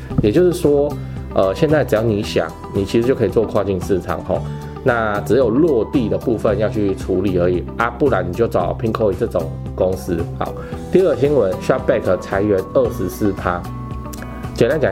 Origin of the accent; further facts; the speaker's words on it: Taiwan; 就是我们台湾人的不管是市场还是说这个经营层哦